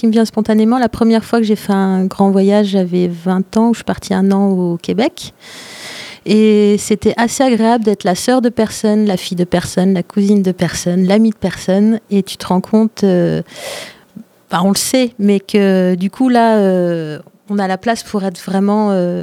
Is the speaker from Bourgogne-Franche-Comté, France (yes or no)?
yes; Auxerre, Bourgogne-Franche-Comté, France; moved away as an adult; Je suis née à Auxerre.